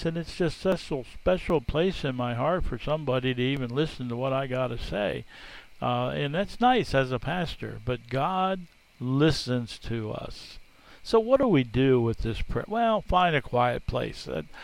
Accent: Pennsylvania, United States; I'm from Pennsylvania originally, And on our license plates, it used to say, "You have a friend in Pennsylvania."

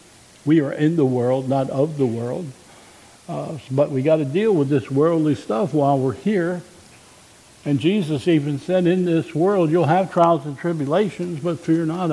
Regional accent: Pennsylvania, United States; I grew up in Pennsylvania, and the blue laws was simply meant that the whole state was closed down.

